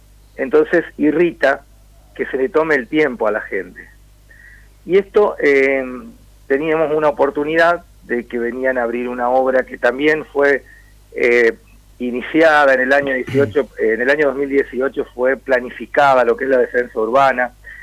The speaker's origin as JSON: {"language": "Spanish", "region": "Santa Fe", "country": "Argentina", "said": "dependemos todo de Rafaela, de nuestra cabecera departamental, porque somos santafesinos."}